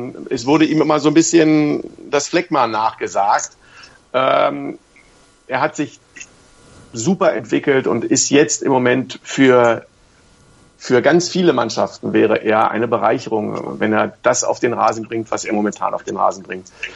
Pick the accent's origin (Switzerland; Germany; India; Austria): Germany; Berlin; now in Hanover, Germany; Ich bin ja hinzugezogen, bin in Berlin groß geworden, sozialisiert und so weiter.